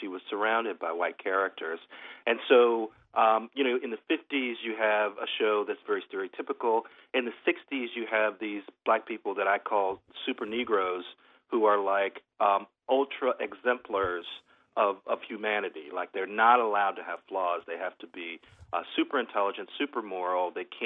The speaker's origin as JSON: {"language": "English", "town": "Gary", "region": "Indiana", "country": "United States", "tie": "born or raised there", "said": "I grew up in Gary, Indiana. I'm not too far away from Chicago."}